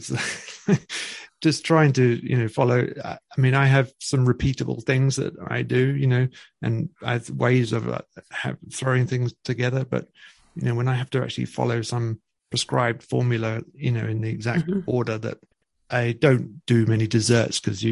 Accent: United Kingdom; now in United States; I have my parents are in the UK where I'm from in my hometown.

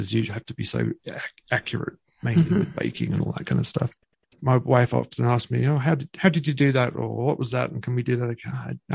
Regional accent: United Kingdom; now in United States; I have my parents are in the UK where I'm from in my hometown.

